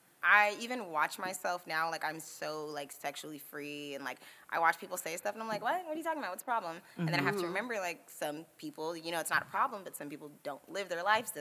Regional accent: Pomona, California, United States; Like I grew up like in Pomona.

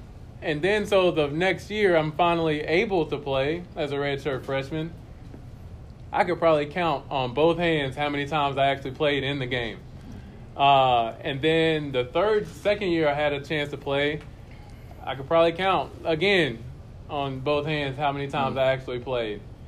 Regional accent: Denton, Texas, United States; Okay, so I'm from Denton, Texas. For those of y'all who don't know, it's about 35 minutes north of Dallas.

